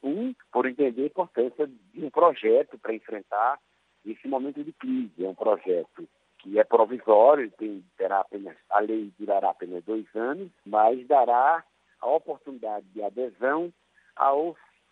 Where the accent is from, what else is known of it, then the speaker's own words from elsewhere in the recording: São Paulo, Brazil; Lá no ABC, de onde eu sou, vivi experiências marcantes